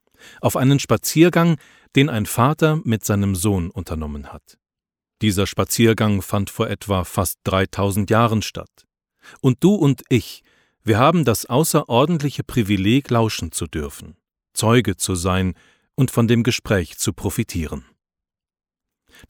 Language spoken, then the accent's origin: German; Jena, Thuringia, Germany; Ammerbach und Nenzdorf, 2 kleinen und unbedeutenden Nestern ganz in der Nähe meiner Heimatstadt Jena